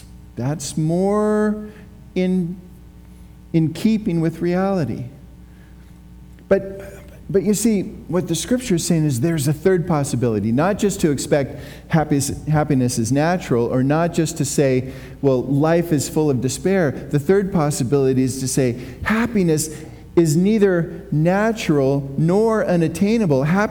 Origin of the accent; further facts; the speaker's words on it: Kirkland, United States; I grew up in Kirkland, where I had lots of room to play, and I would spend hours in the woods and building tree forts, etc.